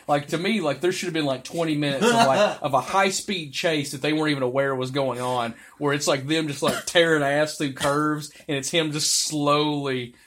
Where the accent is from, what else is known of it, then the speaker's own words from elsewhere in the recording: Morristown, Tennessee, United States; on Main Street, our downtown in Morristown, Tennessee, the place I came from originally.